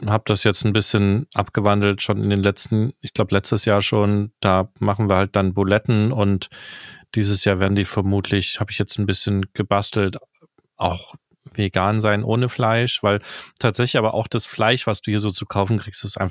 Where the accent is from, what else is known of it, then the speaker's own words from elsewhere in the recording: Saxony, Germany; und bei uns in Sachsen glaube ich, ich weiß ehrlich gesagt gar nicht, aber wenn ich so im Kreis gucke, dann ist es tatsächlich eher der Mayo-Kartoffelsalat